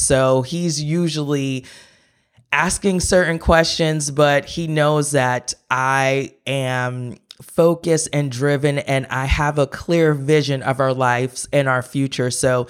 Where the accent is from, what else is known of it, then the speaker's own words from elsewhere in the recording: Pennsylvania, United States; I was coming from Pennsylvania, going to North Carolina. It was very different for me, but it was so rewarding.